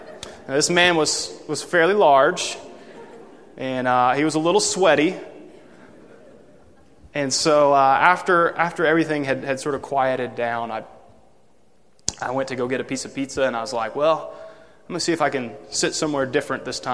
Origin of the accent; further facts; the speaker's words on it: Tennessee, United States; I grew up in Tennessee, even though I was a Georgia Bulldog fan